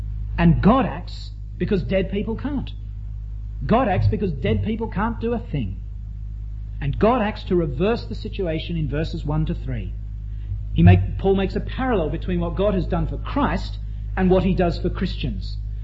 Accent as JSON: {"language": "English", "country": "Australia", "said": "because we're Australian"}